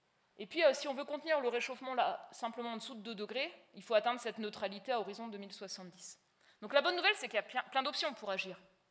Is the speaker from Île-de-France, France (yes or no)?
no; Grand Est, France; born there; comme dans ma région natale, la Lorraine